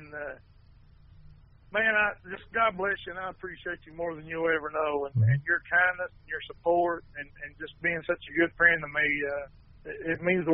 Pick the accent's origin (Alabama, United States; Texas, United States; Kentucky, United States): Kentucky, United States; Elkhorn City; we're playing in my hometown of Elkhorn City.